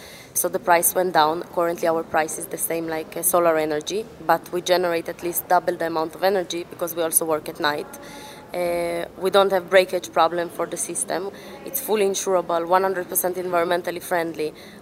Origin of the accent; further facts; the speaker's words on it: Israel; English is a second language; also born or lived in Ukraine; I'm Israeli, I live in Israel, but I was born in Ukraine.